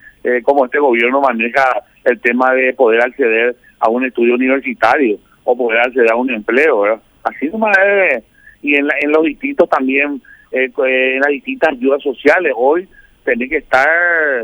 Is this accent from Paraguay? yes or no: yes; Ñemby, Central, Paraguay; De Ñembú, señor.